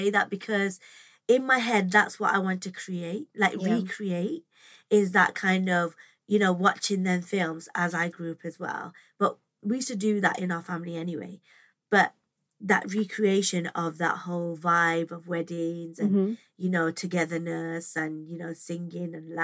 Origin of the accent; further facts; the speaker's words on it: England, United Kingdom; also born or lived in Scotland; I'm British born, so born and bred in England. Well, I was born in Scotland, raised in England.